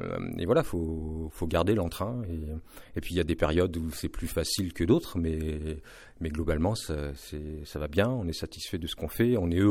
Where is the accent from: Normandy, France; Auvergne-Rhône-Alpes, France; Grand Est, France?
Auvergne-Rhône-Alpes, France; Voiron; also born or lived in Saint-Martin-d'Hères / Lyon; j'ai toujours habité là. Je suis né à Voiron. Enfin, à Saint-Martin-d'Hères, mais j'ai toujours vécu à Voiron.